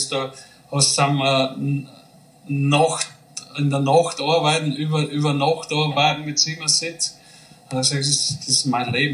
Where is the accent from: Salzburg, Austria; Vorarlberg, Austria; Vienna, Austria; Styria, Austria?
Styria, Austria; Ich sage, ja, Deutsch Landsberg kenne ich. Das ist in der Nähe von Graz. Das ist, wo meine Mutter wohnt. Gewohnt hat und wo ich aufgewachsen bin